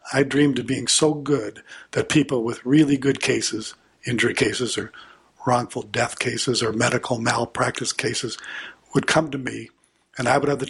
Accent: the South, United States; I grew up in the Jim Crow South, very segregated, racist society. It was almost in my DNA.

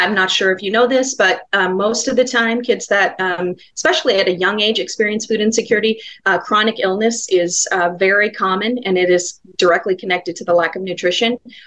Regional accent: Glendale, United States; the neighborhood I grew up in Glendale.

